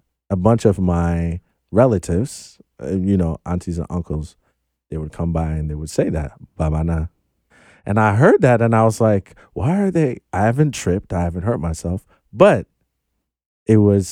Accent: Volta, Ghana; now in United States; Actually a very, so I'm Ghanaian American.

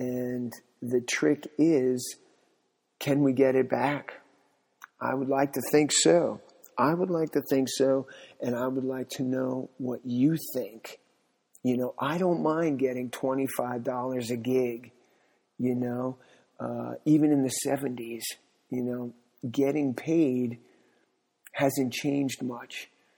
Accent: New York, United States; now in San Diego, United States; I'm in San Diego, California. I'm originally from New York. The last time I lived in New York was 2014.

